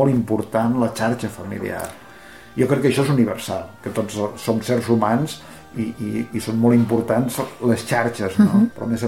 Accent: Lleida, Catalonia, Spain; also born or lived in Guardiola de Berga; quan tenia 19 anys, jo vaig viure, jo soc de Lleida, però vaig anar a viure un parell d'anys a Guardiola de Berga

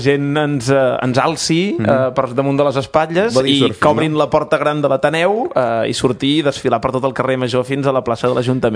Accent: Breda, Catalonia, Spain; en Toni Solà sí que és de Sant Celoni, però l'Albert, en Joan i jo som de Breda

